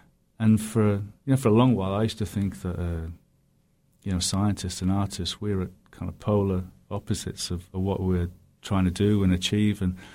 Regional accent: Birmingham, West Midlands, United Kingdom; also born or lived in Nottingham; When I was a child, I lived in a large estate in the centre of England, in Birmingham, and then we moved as a family to Cumbria, to the north of England, to the Lake District.

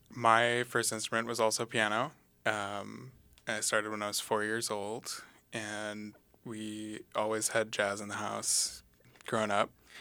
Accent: Seattle, Washington, United States; I ended up coming back to, I'm from Seattle originally, so I ended up coming back to Seattle

